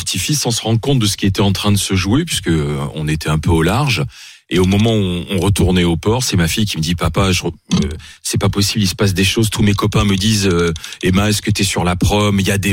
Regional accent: Nice, Provence-Alpes-Côte d'Azur, France; tu te sens étreint par le drame que tu vis en tant que niçois.

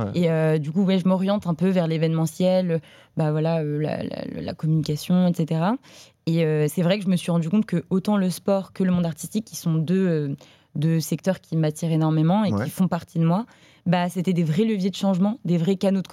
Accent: Levallois-Perret, Île-de-France, France; Je ne viens pas du tout de la nature, de milieu avec des montagnes. J'adorerais, mon rêve. Mais je viens de Levallois-Perret.

